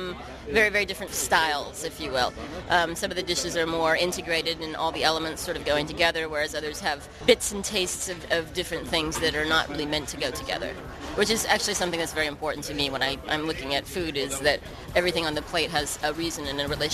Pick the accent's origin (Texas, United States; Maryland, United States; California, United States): California, United States; Born and raised in California.